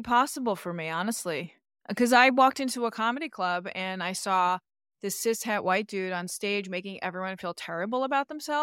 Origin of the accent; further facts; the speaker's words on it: Queens, New York, United States; I grew up in Queens